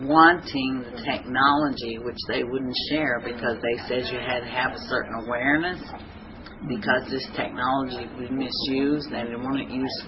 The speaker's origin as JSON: {"language": "English", "country": "United States", "tie": "born or raised there", "said": "So that's why I grew up where I grew up in America."}